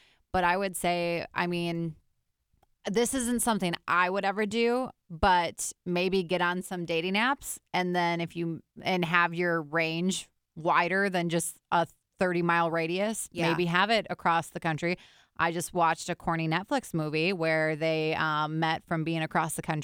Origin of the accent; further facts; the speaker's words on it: Wisconsin, United States; now in Minneapolis, United States; even though I'm still in the Midwest and it's just across the border where my hometown is in Wisconsin, Minneapolis is a totally different vibe.